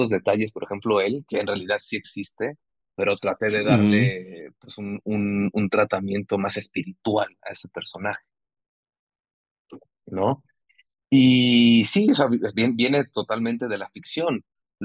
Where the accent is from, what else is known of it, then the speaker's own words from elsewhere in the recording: Tijuana, Baja California, Mexico; porque yo soy de Tijuana